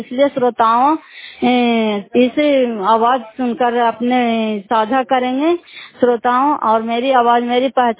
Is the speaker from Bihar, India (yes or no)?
yes; Fatehpur, Bihar, India; घर फतेहपुर पंचायत मकरौता जिला नालंदा करापसरा ब्लॉक की निवासी हूँ